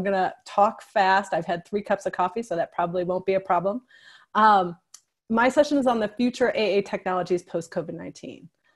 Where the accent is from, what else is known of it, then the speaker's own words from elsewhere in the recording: St. Louis, Missouri, United States; I'm from St. Louis, Missouri.